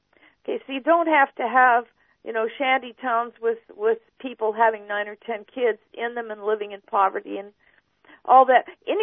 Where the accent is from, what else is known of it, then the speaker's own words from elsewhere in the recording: Los Altos, California, United States; I grew up in this general area. I was raised in Los Altos.